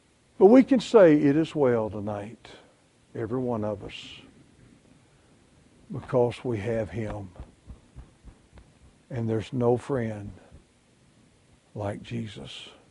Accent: Arkansas, United States; I'm from Arkansas.

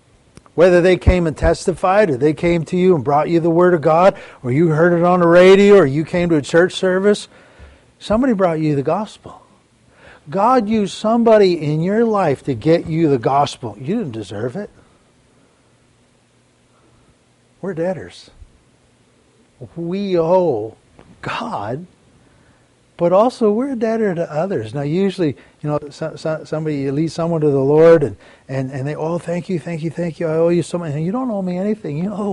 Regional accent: Canada; I'm originally from Canada.

